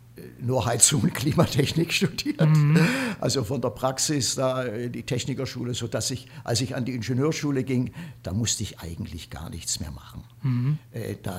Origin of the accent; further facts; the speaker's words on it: Dresden, Saxony, Germany; Und wir sind ja aus Dresden